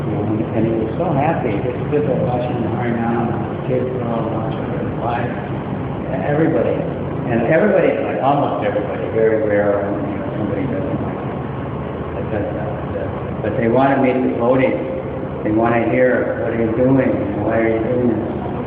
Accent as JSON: {"language": "English", "country": "Turkey", "second_language": "English", "said": "I'm from Turkey."}